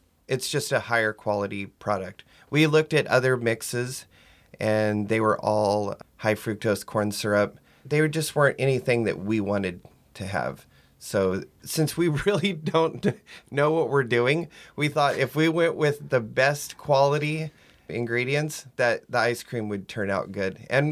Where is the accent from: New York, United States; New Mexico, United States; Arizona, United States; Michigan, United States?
New Mexico, United States; moved away; We're originally from New Mexico. We moved up here probably 10 years ago.